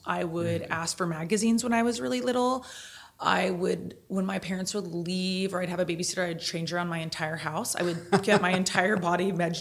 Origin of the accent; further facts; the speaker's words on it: Newport Beach, California, United States; My whole family's from back East New York. I was raised here in Newport Beach